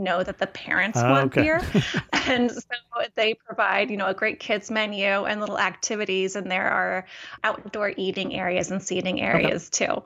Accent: Eugene, Oregon, United States; when I was a kid growing up in Eugene, we'd always go to the Blockbuster to get movies every so often.

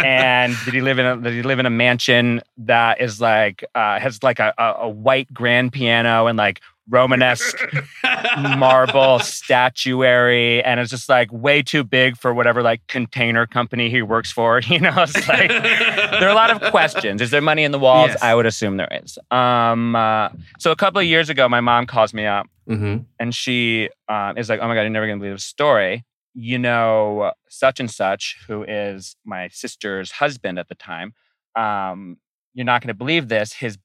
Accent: Rhode Island, United States; So I'm from Rhode Island.

